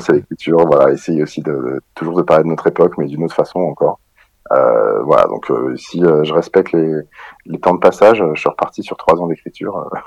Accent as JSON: {"language": "French", "town": "Paris", "region": "Île-de-France", "country": "France", "said": "Moi, je suis parisien, mais on peut trouver une solution"}